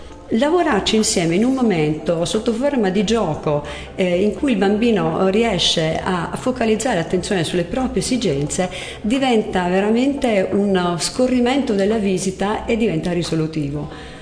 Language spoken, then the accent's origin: Italian; Apulia, Italy; Allora, io ho studiato a Parma, originaria del Salento